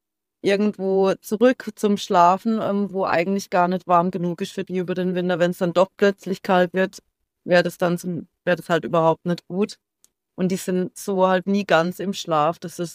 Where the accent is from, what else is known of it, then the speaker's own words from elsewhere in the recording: Baden-Württemberg, Germany; bin irgendwann zurückgekommen in meine Heimat im Schwarzwald. Ich habe keine Lust mehr gehabt, in der Stadt zu leben.